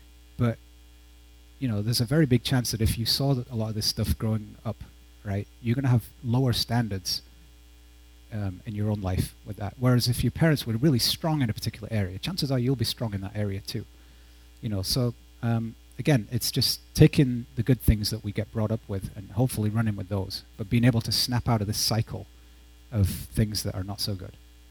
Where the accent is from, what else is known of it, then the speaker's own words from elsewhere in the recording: England, United Kingdom; I grew up in England